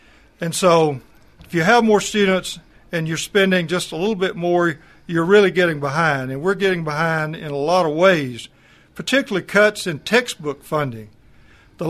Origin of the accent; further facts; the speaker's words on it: Alabama, United States; born there; now in Henderson County, United States; I was born in Alabama, grew up in a family of educators. My mother and father were both educators. Graduated from Auburn University and started a 40-year teaching and coaching career there just outside of Auburn